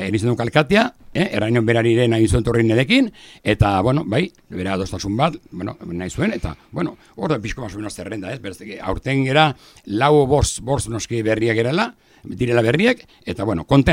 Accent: Oronoz-Mugaire, Navarre, Spain; nire herrian Oronoz mugairekoa, ez?

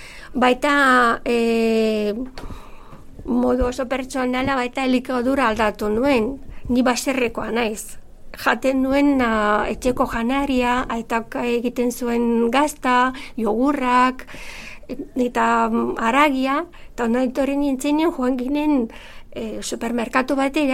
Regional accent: Bulgaria; Basque is a second language; now in Spain; erabakia hartu genuen hemen bizitzea eta nik gutxi dut Bulgaria eta etorri naiz ona, berehala apuntatu nuen euskaltegian ikasteko.

